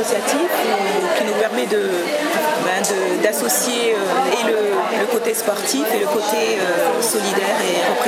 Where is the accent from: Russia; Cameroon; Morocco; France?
Morocco; on vient du Maroc, qu'on est marocaine.